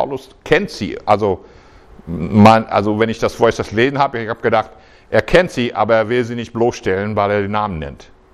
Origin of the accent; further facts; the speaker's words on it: United States; Das beste Beispiel habe ich selbst erlebt, als ich aufgewachsen bin in den USA.